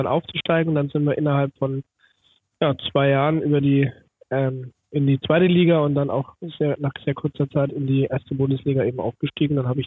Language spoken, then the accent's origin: German; Schwabach, Bavaria, Germany; born there